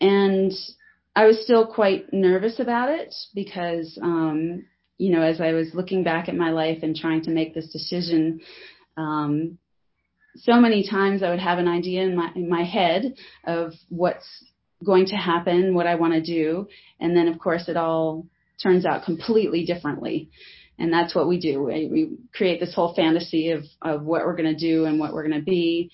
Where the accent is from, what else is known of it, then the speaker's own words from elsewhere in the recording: United States; I'm from America originally.